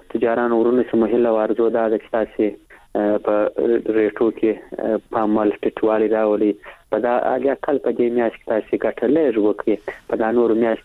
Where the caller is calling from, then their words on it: Kandahar, Afghanistan; له کندهار درسره ټلیفون لیکته وصل سوي